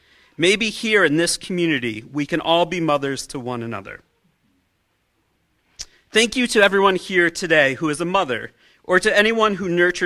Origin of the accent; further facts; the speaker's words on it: Utica, New York, United States; I grew up outside of Utica, New York. If you did not grow up outside of Utica, New York, I'm going to tell you what I learned in 18 years.